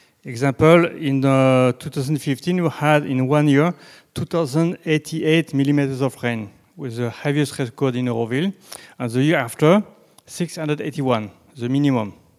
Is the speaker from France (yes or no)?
yes; France; accent: French; English is a second language; So you can follow my English, my French accent, yes?